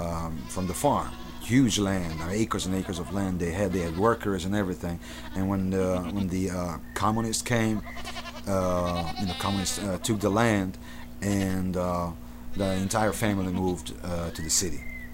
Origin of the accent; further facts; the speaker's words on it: Budapest, Hungary; I was born and raised in the city. I'm from Budapest, but we lived in the suburb. In that region, in Hungary, you know, every yard is fenced.